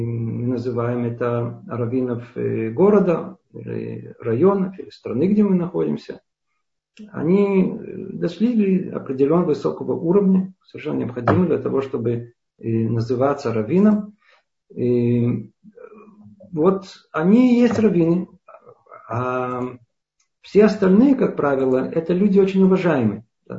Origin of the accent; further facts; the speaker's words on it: Russia; мы, Балей Тшува, выходцы из России